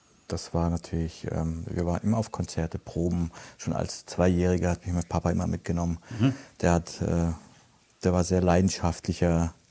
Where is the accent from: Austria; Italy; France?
Italy; Sicily; first language Italian; German is a second language; now in Germany; Na, ich bin so eher so italienisch aufgewachsen. Auch, also die ersten Jahre konnte ich gar kein Deutsch sprechen. Ja. Wir haben nur Italienisch zu Hause gesprochen.